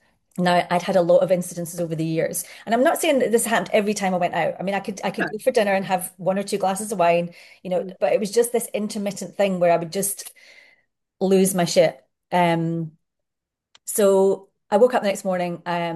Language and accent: English; Scotland, United Kingdom; I grew up in Scotland, and we know what the drinking culture is in Scotland.